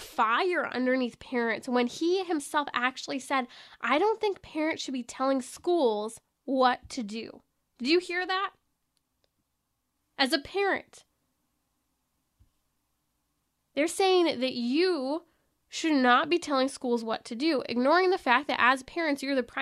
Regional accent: California, United States; not just in my home state of California, all over.

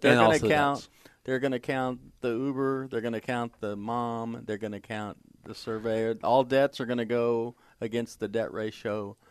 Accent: Dallas, Texas, United States; born there; 1956. I was born in St. Paul's Hospital.

